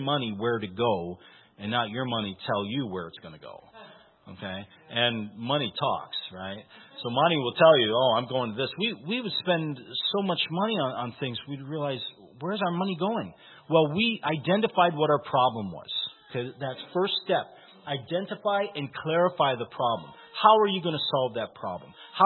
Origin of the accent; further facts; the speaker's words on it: Iowa, United States; I had friends where I grew up in Bent North, Iowa